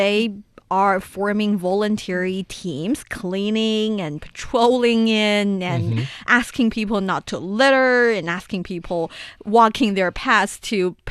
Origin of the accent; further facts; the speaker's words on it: Taiyuan, Shanxi, China; I remember there are two really nearby pocket parks in my hometown, Shanxi Province, in the city of Taiyuan.